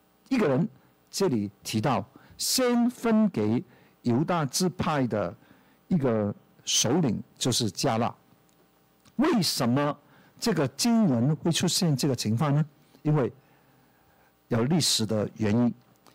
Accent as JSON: {"language": "Chinese", "country": "Hong Kong", "accent": "Hong Kong", "second_language": "Chinese", "said": "我们从香港过来的普通话都多半都念得不好，我是其中一个"}